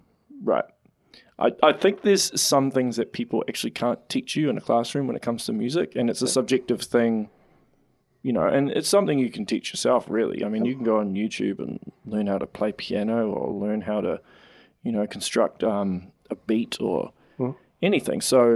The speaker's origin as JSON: {"language": "English", "region": "Auckland", "country": "New Zealand", "moved": "yes", "said": "I'm originally from Auckland. I moved down here. I go back to Auckland sometimes"}